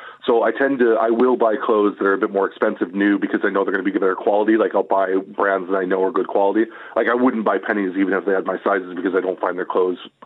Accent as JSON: {"language": "English", "country": "United States", "moved": "as an adult", "lives_now": "Ireland", "said": "because I'm American. But even I have three kids. I've lived here for 15 years."}